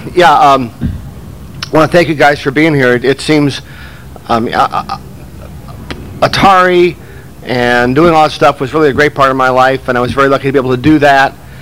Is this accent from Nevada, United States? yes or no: no; San Francisco, California, United States; I grew up in San Francisco. When I was just beginning to be a teenager, we lived right in the Haight-Ashbury district.